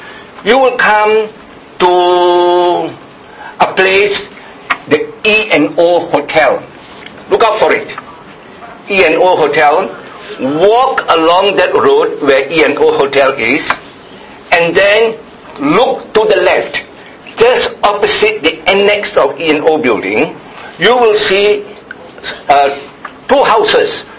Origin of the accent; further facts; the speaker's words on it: Penang, Malaysia; Many were asking me where I was from. They thought that I was from Singapore or somewhere else. I'm from Penang. So I welcome you all to Penang.